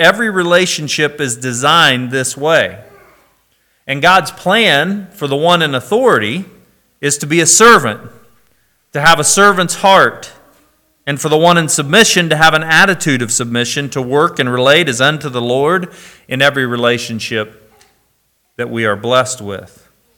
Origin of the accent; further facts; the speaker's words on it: Anderson, Indiana, United States; I grew up, as I've told you before, in Anderson, Indiana. General Motors had 26 plants in my hometown and employed 24,000 people in 1971.